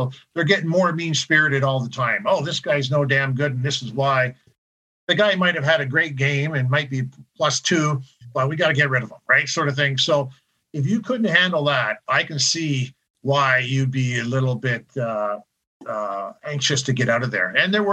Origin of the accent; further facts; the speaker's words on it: Newmarket, Ontario, Canada; I grew up in Newmarket, more or less.